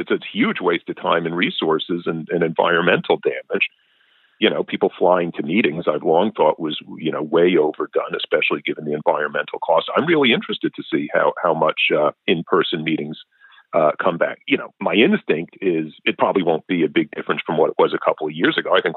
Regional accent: New York City, New York, United States; born or raised there

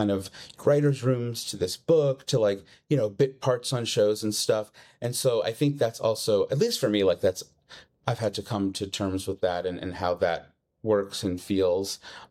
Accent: Long Island, New York, United States; My dad's from Brooklyn. My mom's from Queens. Like, we grew up in Long Island, pretty middle class.

